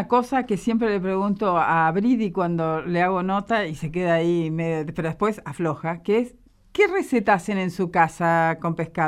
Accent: Argentina; cómo somos los argentinos

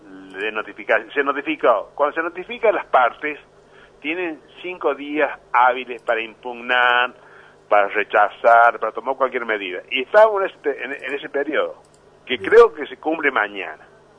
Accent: San Luis, Argentina; yo soy puntano, soy de San Luis, quiero a San Luis

